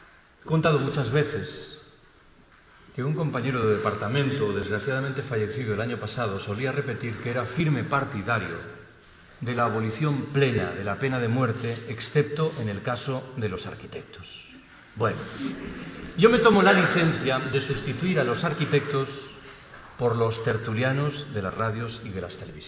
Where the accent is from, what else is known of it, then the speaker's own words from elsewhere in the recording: Galicia, Spain; Yo soy gallego. En Galicia me gustaría poder afirmar que hay un proyecto de construcción de una línea de alta velocidad.